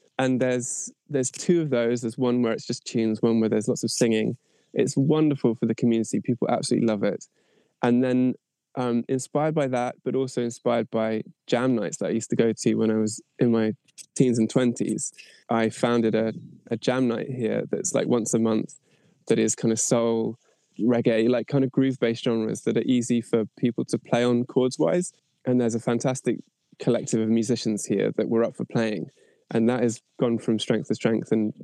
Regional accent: Forest Row, South East England, United Kingdom; from Forest Row, Sussex, UK.

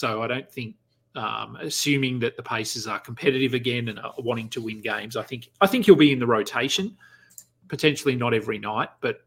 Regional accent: Australia; which I think here as an Australian

